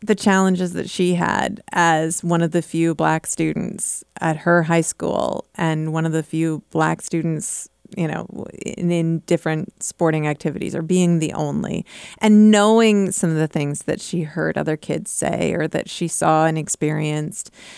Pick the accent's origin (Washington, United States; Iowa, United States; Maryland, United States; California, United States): Iowa, United States; Cedar Falls; I grew up in Cedar Falls, Iowa, right across the river